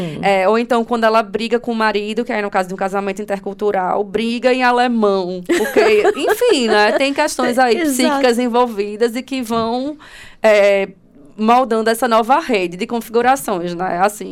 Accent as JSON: {"language": "Portuguese", "town": "Recife", "region": "Pernambuco", "country": "Brazil", "accent": "Northeastern Brazilian", "said": "De onde você vem? Ah, é do Nordeste, né? O sotaque. Né? Então, assim, isso é algo que fica muito marcante. Enquanto que em Recife eu não era, assim, identificada por isso."}